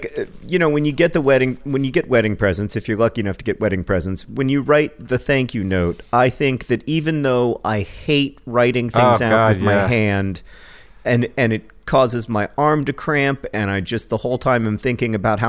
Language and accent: English; Indiana, United States; So interestingly, the definition of Indiana, my home state, according to Google